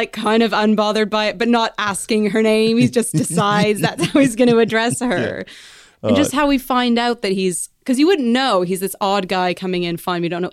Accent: Canada; because I'm Canadian and there's no Thanksgiving here, but I've cooked Canadian Thanksgiving the last couple of years for friends of mine.

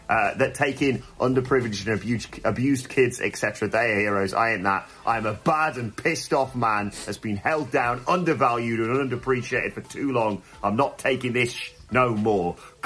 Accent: United Kingdom; We're British, so I know which side I'm picking.

